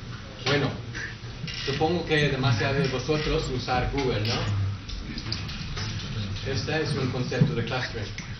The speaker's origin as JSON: {"language": "Spanish", "country": "South Africa", "second_language": "Spanish", "said": "soy obviamente de catalán, ¿no? Mi canción es muy mal y mi catalán peor. Soy de Sudáfrica"}